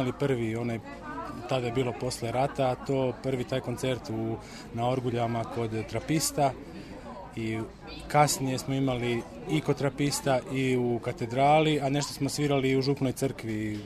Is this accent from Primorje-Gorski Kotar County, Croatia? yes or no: yes; Rijeka, Primorje-Gorski Kotar County, Croatia; rodom sam iz Rijeke, a završio sam studij u Zagrebu